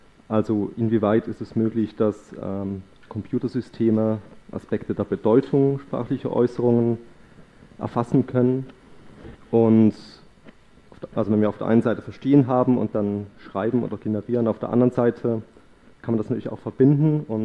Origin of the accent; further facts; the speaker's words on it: Eastern Switzerland, Switzerland; ich bin in der Ostschweiz geboren und aufgewachsen und im Moment schreibe ich meine Doktorarbeit an der Universität Zürich.